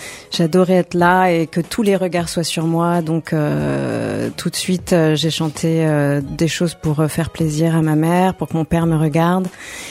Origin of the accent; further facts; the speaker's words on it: Luzarches, Île-de-France, France; also born or lived in Pavillons-sous-Bois; Je suis née là-bas, mais sinon 95, Luzarches.